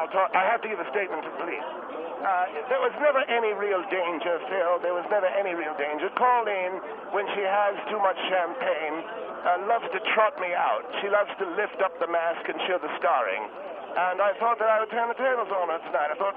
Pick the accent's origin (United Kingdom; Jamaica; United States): United Kingdom; accent: British; Yes, I was raised in Great Britain. I went to boarding school there.